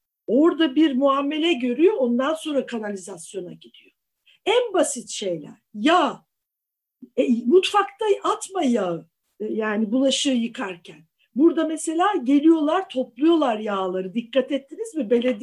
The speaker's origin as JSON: {"language": "Turkish", "region": "Istanbul", "country": "Turkey", "tie": "born or raised there", "said": "İdeal Tepe, o Cadde Bostan, siz hepsini ben bilirim, orada büyüdüm."}